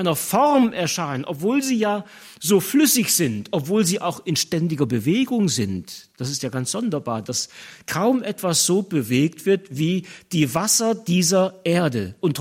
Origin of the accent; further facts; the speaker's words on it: Northern Germany, Germany; Ja, ich als Norddeutscher bin da ein bisschen näher dran an Ebbe und Flut.